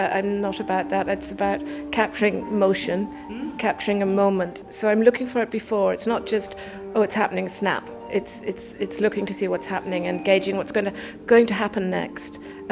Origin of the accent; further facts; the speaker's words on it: Ireland; growing up in Ireland, there was an abundance of wildlife.